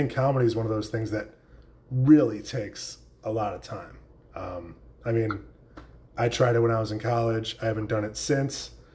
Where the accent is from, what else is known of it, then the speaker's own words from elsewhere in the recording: Chicago, Illinois, United States; Yeah, I'm from Chicago, and the teams here are pretty, historically, they've been all right.